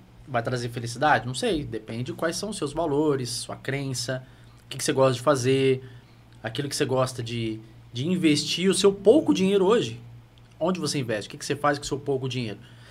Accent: Mauá, São Paulo, Brazil; now in Itanhaém, Brazil; Então, eu sou de Mauá, nascido e criado lá. Agora eu tô aqui. Tô aqui em Itanhaém.

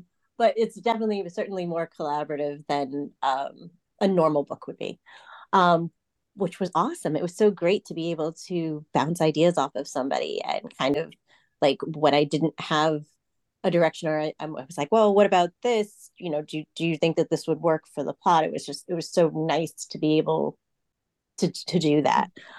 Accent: New York, United States; also born or lived in Seoul, South Korea; I grew up in New York in the United States, but I was born and spent, the first almost year of my life in Seoul. So I'm Korean, but I am also American.

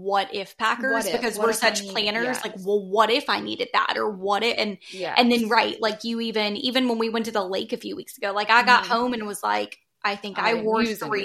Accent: Florida, United States; Like, we're from Florida, where, I mean, literally the heat index today in August was 112.

